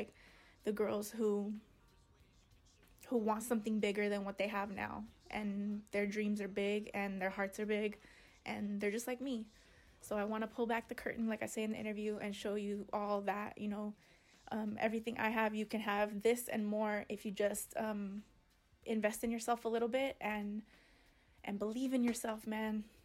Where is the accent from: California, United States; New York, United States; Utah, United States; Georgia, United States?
California, United States; Pasadena; also born or lived in Sierra Madre; But I was born in Pasadena at Huntington, and then I spent the early formative years in Sierra Madre, which is not far from Pasadena. And then I came to Pasadena to live during my high school years.